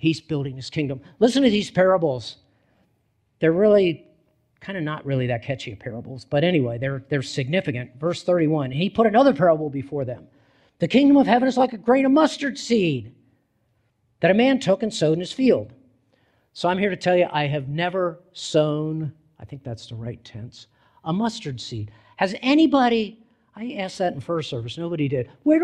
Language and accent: English; East Coast, United States; I like mustard, by the way. I grew up on the East Coast.